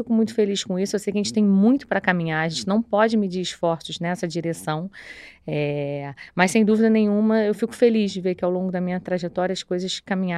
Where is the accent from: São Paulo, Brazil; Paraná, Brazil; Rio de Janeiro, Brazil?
Rio de Janeiro, Brazil; sou carioca, estudei no Colégio Militar do Rio de Janeiro